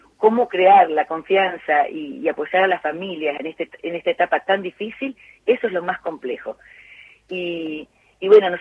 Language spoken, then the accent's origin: Spanish; Alcorta, Santa Fe, Argentina; Sí, señora, las dos somos santafesinas. Sí, soy de Alcorta.